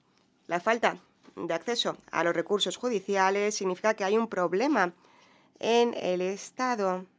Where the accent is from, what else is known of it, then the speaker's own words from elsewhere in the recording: Ukraine; soy de Ucrania.